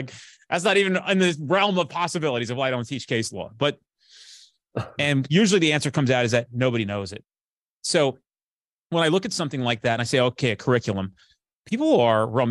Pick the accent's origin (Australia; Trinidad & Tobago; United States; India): United States; New Jersey; So it's a three-part series, and I'm from New Jersey